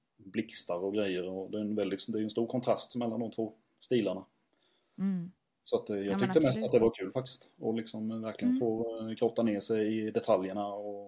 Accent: Växjö, Kronoberg County, Sweden; och född och uppvuxen i Växjö.

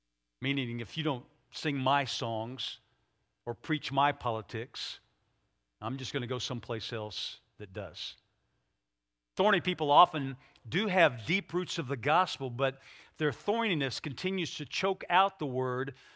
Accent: Oklahoma, United States; I grew up in Oklahoma, and I know we have that here in Kansas too

